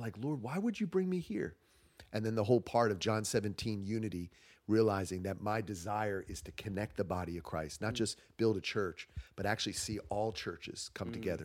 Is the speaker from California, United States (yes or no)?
no; New Jersey, United States; now in Spring Hill, United States; Now, we're originally from South Jersey, right outside of Philly.